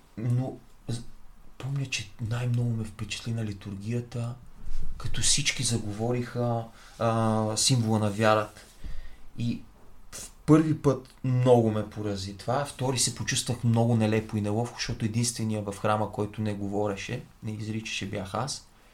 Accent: Gabrovo, Gabrovo Province, Bulgaria; now in Sofia, Bulgaria; аз сега си я преместих тук в апартамента в София, но в родния ми град в Габро, една много стара Библия

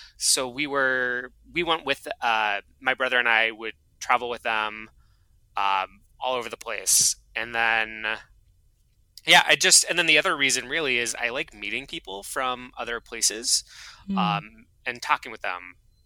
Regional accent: Seattle, Washington, United States; born there; Okay, I was born in Seattle. My parents were not born in Seattle.

